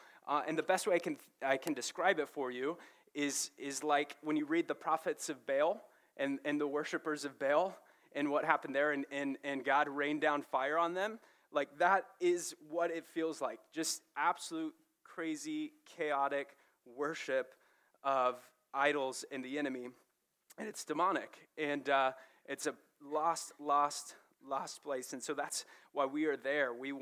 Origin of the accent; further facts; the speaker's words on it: Florida, United States; But I grew up in South Florida, and then I moved to the equator, so I'm just used to warmer weather than this.